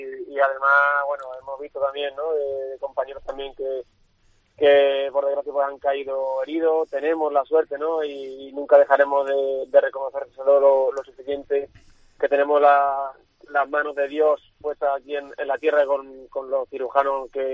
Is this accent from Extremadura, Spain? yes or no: yes; Badajoz, Extremadura, Spain; volver a mi tierra, bueno, pues también quería que fuera algo especial, ¿no? La feria en sí, como habéis visto, pues tampoco reúne un gran número de corridas en comparación con lo que era antes la feria de Badajoz